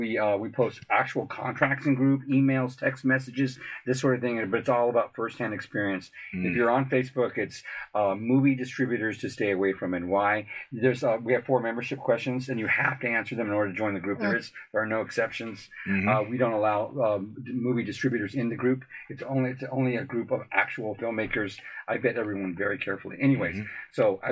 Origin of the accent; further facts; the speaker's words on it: Texas, United States; I grew up in Texas on a 55-acre goat farm.